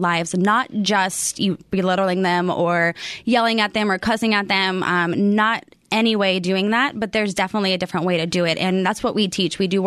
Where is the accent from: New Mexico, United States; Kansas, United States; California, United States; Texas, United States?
Texas, United States; And I'm from Texas, so I come from a football state.